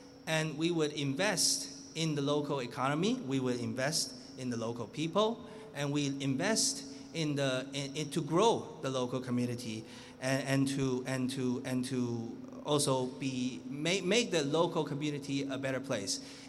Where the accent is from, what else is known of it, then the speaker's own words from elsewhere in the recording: Vancouver, British Columbia, Canada; I grew up in Vancouver, Canada, and I went to University of Toronto. After graduation, I lived in several cities across Asia.